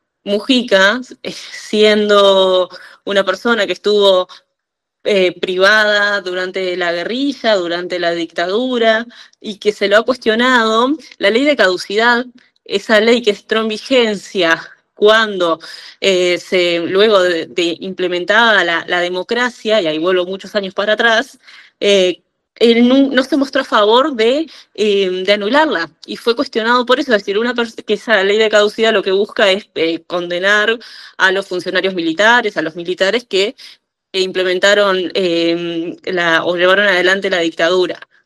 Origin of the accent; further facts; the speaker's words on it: Tacuarembó, Uruguay; yo soy de Tacuarembó, una ciudad a 500, 400 kilómetros al norte del país.